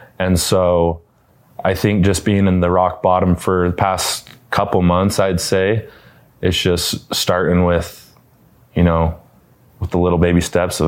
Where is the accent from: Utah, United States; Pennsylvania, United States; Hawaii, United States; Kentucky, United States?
Utah, United States; Smithfield; born and raised in Smithfield, Utah